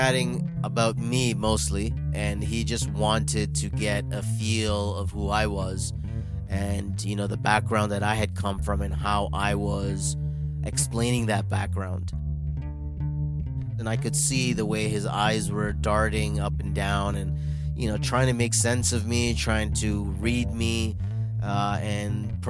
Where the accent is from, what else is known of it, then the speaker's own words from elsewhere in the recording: Toronto, Ontario, Canada; I'm born and raised in Toronto, Canada, from Indian parents, growing up in a very strict household.